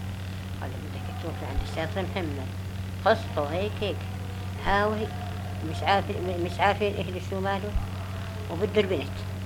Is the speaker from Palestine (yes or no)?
yes; Lubya, Palestine; من لوبيا.